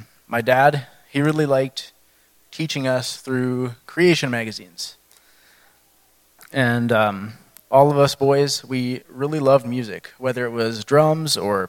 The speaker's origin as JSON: {"language": "English", "town": "Melfort", "region": "Saskatchewan", "country": "Canada", "tie": "born or raised there", "also_born_or_lived": "Niger", "said": "I spent most of my life growing up in Melfort, Saskatchewan. The last 3 years has been in this area. And for 2 years, I grew up in Niger because my parents were missionaries for a few years"}